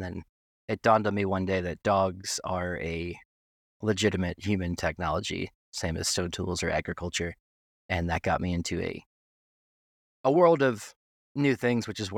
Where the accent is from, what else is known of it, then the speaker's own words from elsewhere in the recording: Tennessee, United States; also born or lived in New York City; I'm from New York City originally, but I grew up in Tennessee. Kind of a dual life.